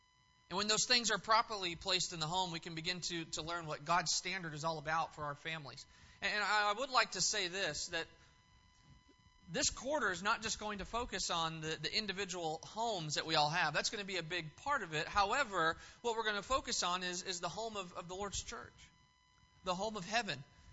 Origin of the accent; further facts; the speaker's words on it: California, United States; You know, growing up in California and on the West Coast, I experienced several earthquakes.